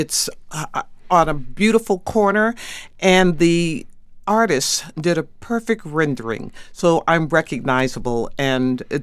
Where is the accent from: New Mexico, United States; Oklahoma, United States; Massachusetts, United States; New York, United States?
Massachusetts, United States; Bedford; I grew up in Bedford, Massachusetts, where we were the only Black family.